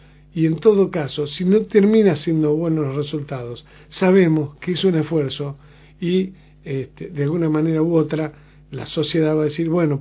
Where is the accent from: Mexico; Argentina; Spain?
Argentina; lo que nos atraviesa a todos como argentinos